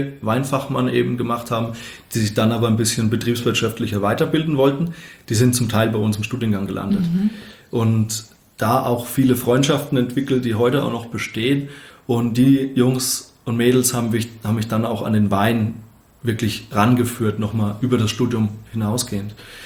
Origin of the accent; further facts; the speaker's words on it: Bavaria, Germany; now in Munich, Germany; Also ich komme eben aus dem Dorf, aus der fränkischen Weingegend